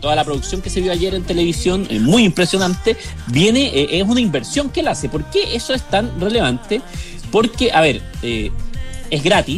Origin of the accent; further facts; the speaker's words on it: Chile; Somos hartos chilenos.